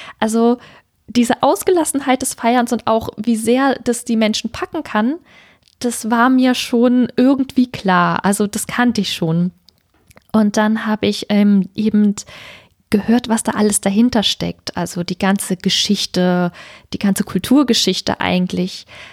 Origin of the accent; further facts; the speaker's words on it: Berlin, Germany; moved away as an adult; Und zwar bin ich in Berlin geboren und auch aufgewachsen bis zu meinem 21. Lebensjahr, genau.